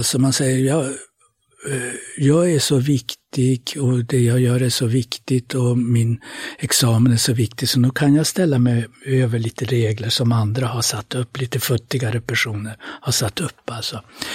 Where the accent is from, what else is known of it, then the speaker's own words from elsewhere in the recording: Norrland, Sweden; accent: Norrland; jag med min norrländska, min bakgrund i Norrlands inland